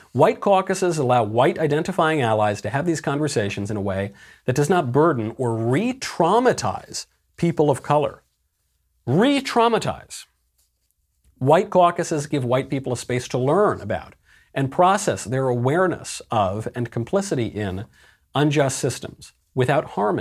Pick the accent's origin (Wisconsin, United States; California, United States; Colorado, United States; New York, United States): New York, United States; I'm Catholic. I'm American. I'm a conservative. I'm a New Yorker originally. I'm Italian-American.